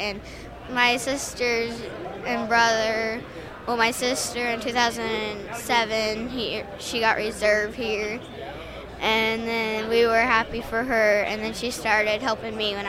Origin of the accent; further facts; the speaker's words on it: Nevada, Missouri, United States; I'm from Nevada, Missouri.